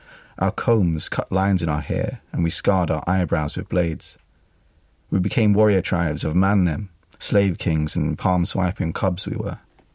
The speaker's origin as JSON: {"language": "English", "region": "London", "country": "United Kingdom", "tie": "born or raised there", "said": "that jumping from one voice quite quickly to another is how I experienced growing up in London."}